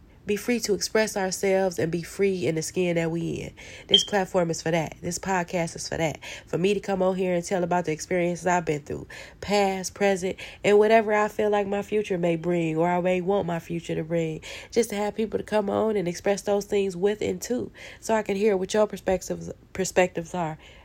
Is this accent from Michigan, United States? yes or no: yes; Detroit, Michigan, United States; Born and raised in Detroit, Michigan, West Side.